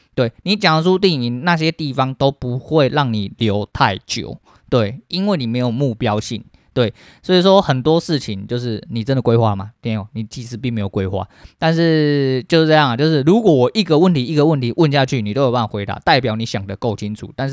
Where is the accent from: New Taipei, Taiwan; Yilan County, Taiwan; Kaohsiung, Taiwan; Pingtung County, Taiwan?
New Taipei, Taiwan; Tucheng; 就是因为我住在这边真的很久了啦，我土生土长土城人哈啊，